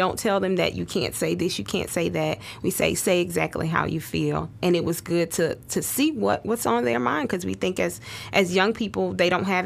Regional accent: Monroe, United States; You know, I grew up in this community. I'm from Monroe.

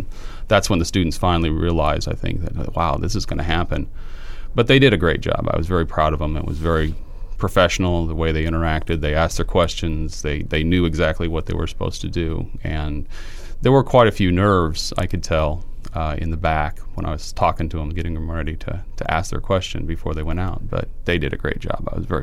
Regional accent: Louisiana, United States; He found out I was from Louisiana

